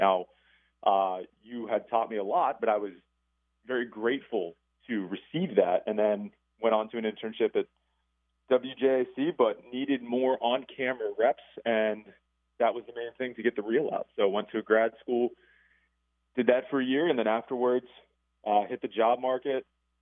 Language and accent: English; Harrisburg, Pennsylvania, United States; Now, I'm originally from the Harrisburg area.